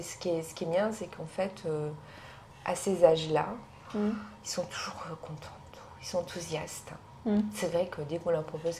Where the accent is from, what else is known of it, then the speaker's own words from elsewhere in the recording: La Rochelle, Nouvelle-Aquitaine, France; also born or lived in Tours / Paris; now in Strasbourg, France; On a vécu en fait, alors l'origine, on est de Charente-Maritime, moi de La Rochelle.